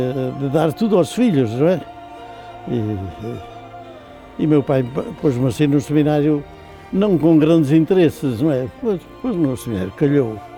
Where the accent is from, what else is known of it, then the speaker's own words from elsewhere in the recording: Mogadouro, Bragança, Portugal; Não só na minha aldeia, mas em quase todas as aldeias do concelho de Mogadouro.